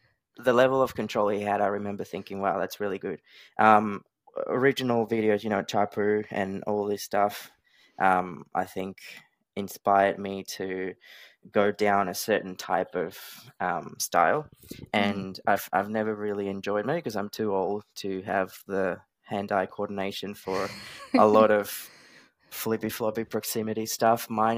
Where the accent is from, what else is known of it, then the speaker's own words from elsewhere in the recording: Australia; now in United States; So I'm from Australia. I'm currently living in the US.